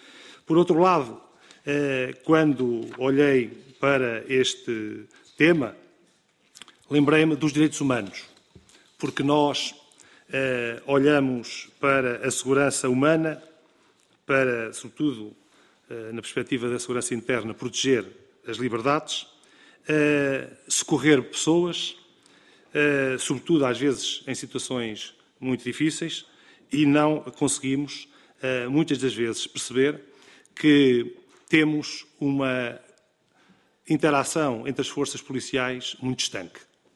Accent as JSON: {"language": "Portuguese", "country": "Portugal", "said": "nós temos que ser capazes, enquanto portugueses"}